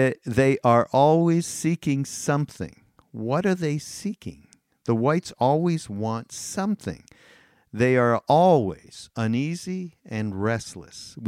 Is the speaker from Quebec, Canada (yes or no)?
yes; Montreal, Quebec, Canada; I grew up as Jewish in Montreal, in Canada.